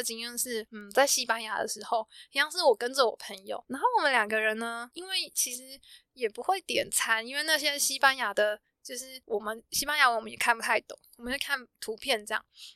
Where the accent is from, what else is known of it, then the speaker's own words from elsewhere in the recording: Taiwan; 然后我们就说不是，我们是台湾人。